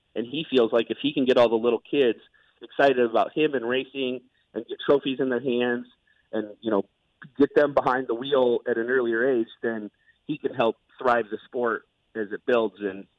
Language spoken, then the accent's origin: English; Marengo, Iowa, United States; I had no idea, even though I grew up in Marengo